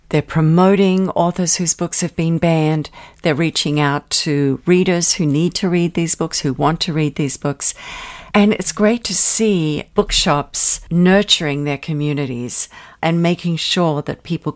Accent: Victoria, Australia; born there; I was born in Victoria, Australia, and I adore Melbourne.

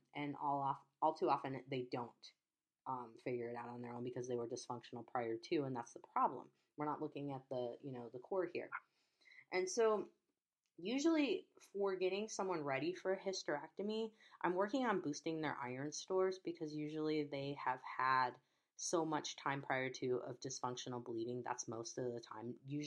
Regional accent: Chicago, Illinois, United States; I grew up in Chicago. Fish is hard for me.

